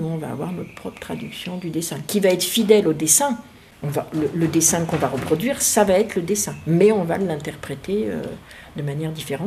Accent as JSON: {"language": "French", "region": "Provence-Alpes-Côte d'Azur", "country": "France", "tie": "born or raised there", "said": "moi, j'ai grandi dans le Var. La vie m'a amenée à Paris, où je travaillais en plein centre-ville de Paris"}